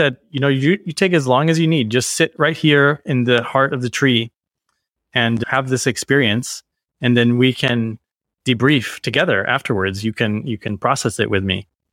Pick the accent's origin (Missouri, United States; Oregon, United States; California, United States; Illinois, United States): Missouri, United States; because, you know, I'm from Missouri, which we call the show me state.